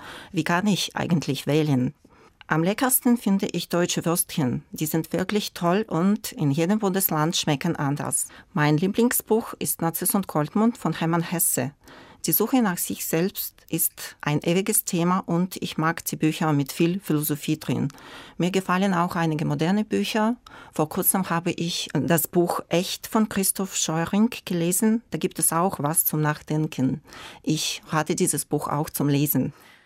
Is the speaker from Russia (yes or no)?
yes; Yekaterinburg, Sverdlovsk Oblast, Russia; ich komme aus Russland, aus der Stadt Jekaterinburg. Und ich wurde im Jahre 1976 geboren.